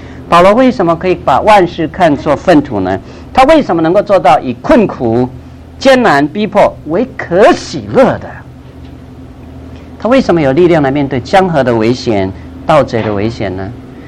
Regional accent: Taiwan; 我们台湾话叫做破小

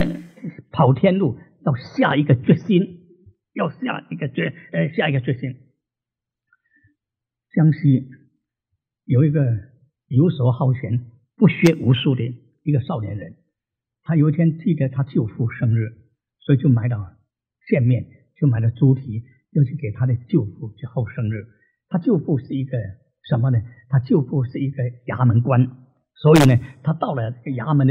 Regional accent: Singapore; 因为我是新加坡人，新加坡的报纸对我有一点的这个感情

